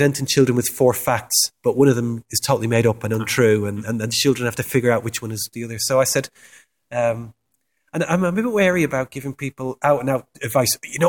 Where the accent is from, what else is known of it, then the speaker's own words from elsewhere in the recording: Ireland; now in England; I wasn't born in England. I was born in Ireland, and I grew up largely in Ireland, and then came over to England.